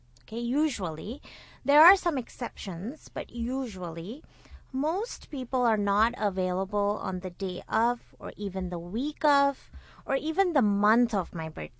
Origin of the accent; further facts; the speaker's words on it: India; moved away as an adult; now in United States; So I was raised in India, and I moved to the United States when I was 23.